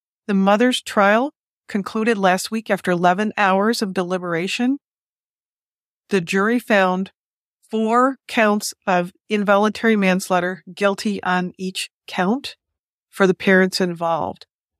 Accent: Detroit, Michigan, United States; about less than 10 miles north of my hometown, Detroit, Michigan

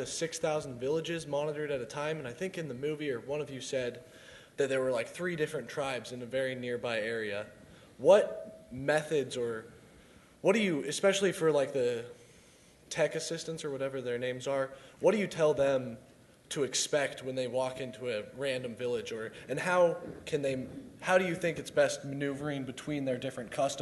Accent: Evanston, Illinois, United States; I'm from Evanston, Illinois.

